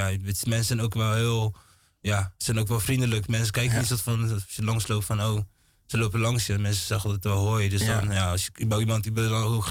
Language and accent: Dutch; Curaçao; moved away; also born or lived in Memphis, United States / Atlanta, United States; Ik ben geboren in Curaçao. Ik heb daar een aantal jaren gewoond. Vervolgens ben ik naar Amerika verhuisd. Daar heb ik in Memphis gewoond. Ik heb in Atlanta gewoond. En vervolgens ben ik in Nederland terechtgekomen.